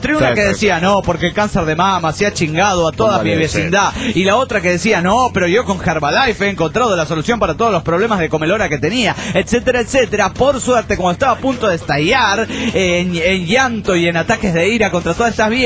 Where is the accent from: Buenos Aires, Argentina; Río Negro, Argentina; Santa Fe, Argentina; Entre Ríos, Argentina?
Santa Fe, Argentina; La Gallareta; de La Gallareta, Santa Fe, República Argentina.